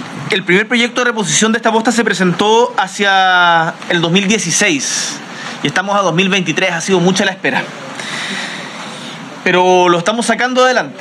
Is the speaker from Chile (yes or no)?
yes; Punta Arenas, Magallanes, Chile; Yo vengo de Punta Arenas y en Magallanes me tocó ver en los 90